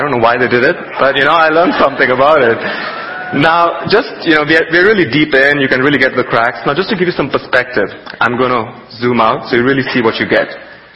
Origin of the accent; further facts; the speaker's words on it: India; I grew up in India.